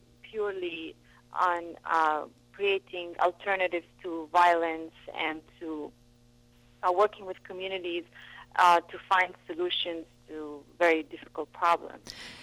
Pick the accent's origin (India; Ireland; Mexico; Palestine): Palestine; Beit Jala, Bethlehem Governorate; also born or lived in Jerusalem; now in United States; Well, I was actually born in Jerusalem, but I grew up in the Bethlehem district in a small town called Beit Jala, which is pretty much Bethlehem